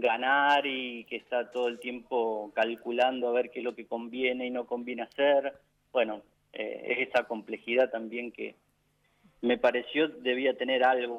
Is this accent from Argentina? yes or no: yes; Santa Clara de Saguier, Santa Fe, Argentina; born there; now in Rafaela, Argentina; Por mi pasado en el pueblo. Yo soy nacido en Santa Clara de Xavier. Mi pasado en el pueblo, por mi presente acá en Rafaela también.